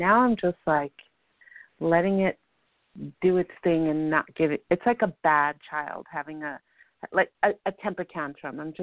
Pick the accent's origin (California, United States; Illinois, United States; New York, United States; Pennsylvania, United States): California, United States; East Los Angeles; By the way, we're both from East LA. We didn't meet in East LA.